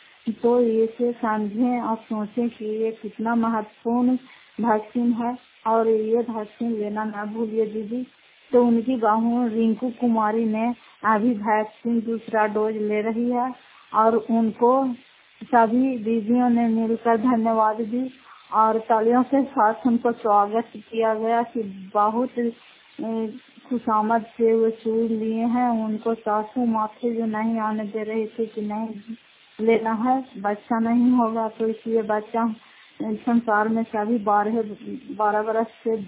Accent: Fatehpur, Bihar, India; घर फतेहपुर पंचायत मकरौता जिला नालंदा खरा पसरा ब्लॉक की निवासी हूँ।

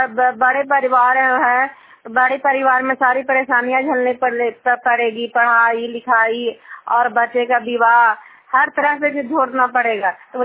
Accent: Bihar, India; जलता गांव से हूँ। बस पंजाधार नॉर्थ प्रखंड और जिला नालंदा का निवासी हूँ।

